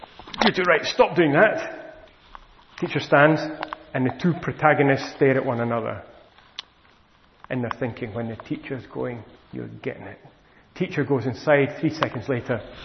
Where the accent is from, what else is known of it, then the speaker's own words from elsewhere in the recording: United Kingdom; I think our values as British people